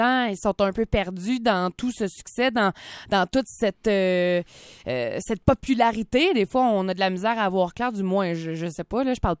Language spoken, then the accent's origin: French; Ottawa, Ontario, Canada; mais aussi chez nous en Ontario, à Ottawa.